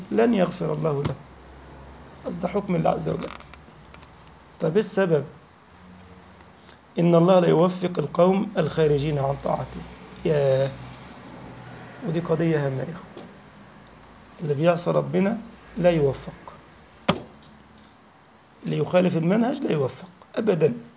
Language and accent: Arabic; Egypt; فيفيض الماء ويوصل لنهر النيل عندنا في مصر